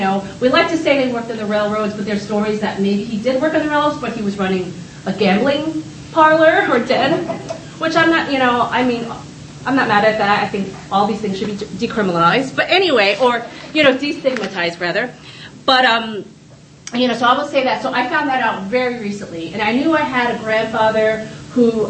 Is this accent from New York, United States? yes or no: yes; Brooklyn, New York, United States; So I'm from Sunset Park, Brooklyn, born and raised. Just to say that that's sort of my like background as someone who was born and raised in Sunset Park.